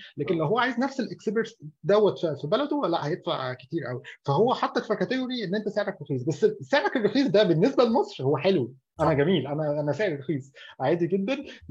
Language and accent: Arabic; Egypt; يعني احنا كمصريين الحمد لله يعني سمعتنا مش وحشه